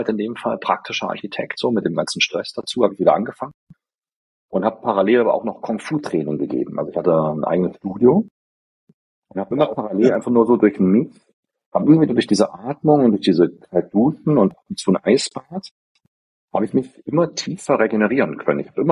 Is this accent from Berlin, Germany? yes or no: yes; Berlin, Germany; Ich komme aus Berlin, im Schlachtensee. Das ist ein sehr schöner See in Berlin.